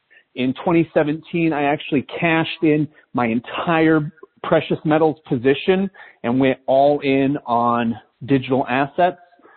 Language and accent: English; Salt Lake City, Utah, United States; So I grew up in Salt Lake City, Utah.